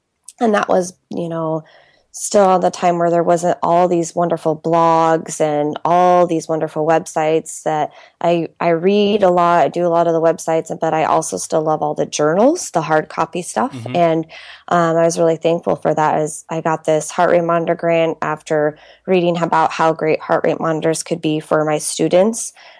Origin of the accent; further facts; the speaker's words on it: United States; And growing up in the States, we have 4-H clubs, which I know is internationally as well.